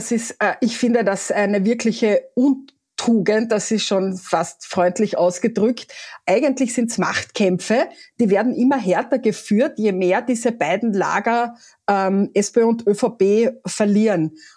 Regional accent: Carinthia, Austria; Also ich bin Kärntnerin

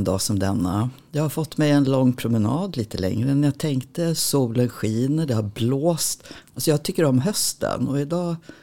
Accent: Nacka, Stockholm County, Sweden; vi är född på varsin ungdomsvårdsskola runt om i Sverige. Och när jag var 8 år kom jag till Nacka utanför Stockholm. Och det är det som är, det är min hembygd.

